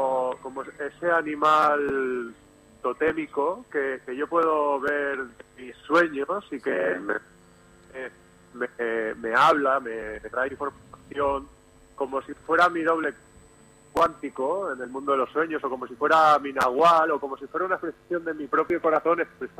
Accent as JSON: {"language": "Spanish", "town": "Barcelona", "region": "Catalonia", "country": "Spain", "tie": "born there", "said": "Yo soy nacido en Barcelona y de padres españoles y de abuelo. Mi abuelo era inglés."}